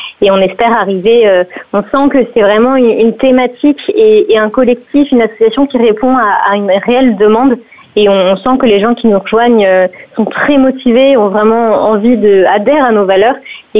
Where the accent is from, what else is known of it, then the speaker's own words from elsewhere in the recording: Nantes, Pays de la Loire, France; now in Annecy, France; moi je viens de Nantes, donc rien à voir, à l'autre bout de la France. J'ai grandi de mes 0 à 18 ans à Nantes, j'ai fait mes études à Paris, mais j'ai eu la chance d'avoir une maison de vacances dans les Alpes, en Haute-Savoie